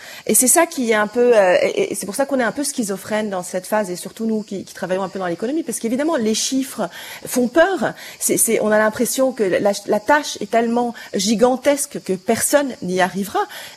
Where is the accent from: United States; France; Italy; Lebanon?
Lebanon; ça fait 20 ans qu'on est privé d'État, qu'on n'a pas de services de base